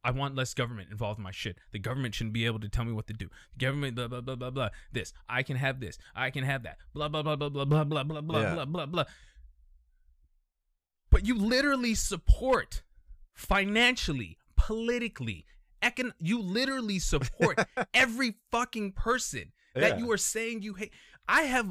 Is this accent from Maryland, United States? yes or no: no; Colorado, United States; asks me where I'm from, and I say, I'm from Colorado